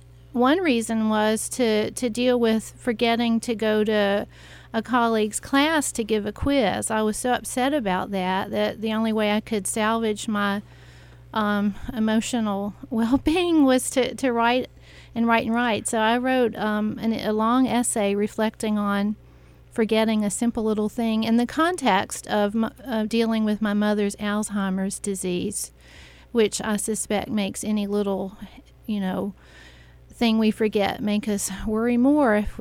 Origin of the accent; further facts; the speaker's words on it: South Carolina, United States; I am literally from South Carolina. I grew up in South Carolina, North Carolina, but I've been here 22 years, so I'm from here.